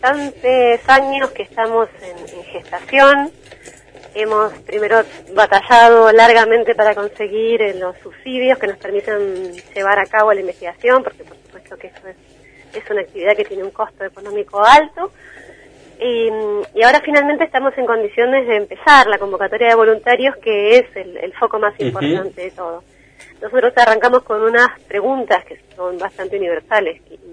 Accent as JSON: {"language": "Spanish", "country": "Argentina", "said": "como argentinos"}